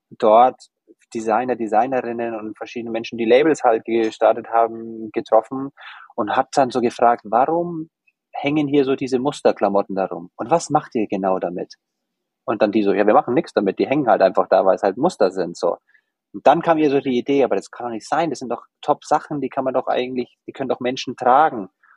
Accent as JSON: {"language": "German", "town": "Nuremberg", "region": "Bavaria", "country": "Germany", "accent": "slightly rolling R", "said": "also ich komme ursprünglich aus Nürnberg. Ich habe deswegen auch so ein leicht rollendes R."}